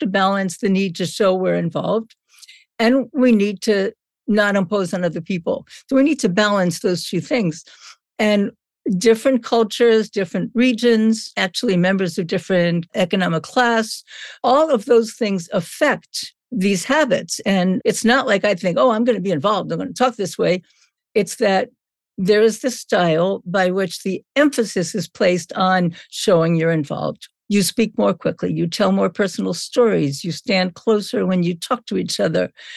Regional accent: Brooklyn, New York, United States; I'm from Brooklyn, so it's okay.

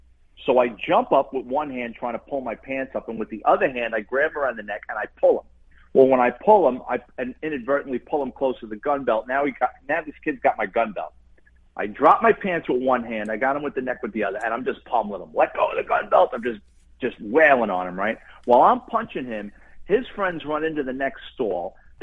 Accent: Bronx, New York, United States; And growing up in the Bronx and being a cop, I've seen people put themselves in doing ridiculous things

